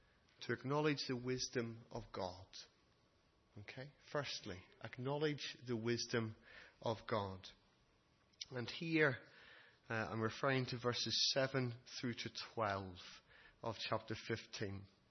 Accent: Northern Ireland, United Kingdom; I remember as a teenager growing up in Northern Ireland

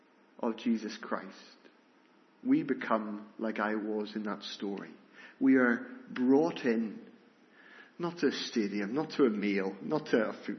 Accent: Northern Ireland, United Kingdom; moved away; also born or lived in England; As a schoolboy, we came over from Northern Ireland to England. We were in Heswell, which is not too far from Southport.

